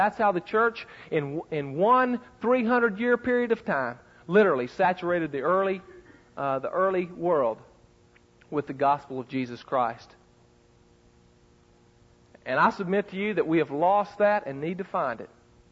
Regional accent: West Virginia, United States; I'm from West Virginia, kind of a famous cat in West Virginia.

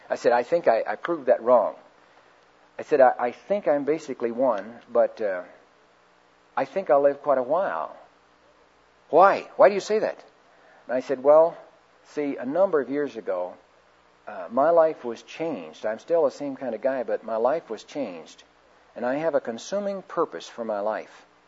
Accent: Missouri, United States; also born or lived in St. Louis; I was born in St. Louis, Missouri. My parents having very little. Because they were broke, they moved down to a town in southeast Missouri and then up to a little town by the name of Noblick, Missouri, a town of 100 population

